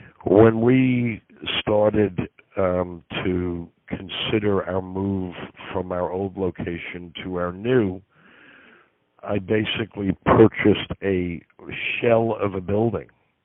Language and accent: English; New York, United States; I came from humble beginnings when I grew up in New York.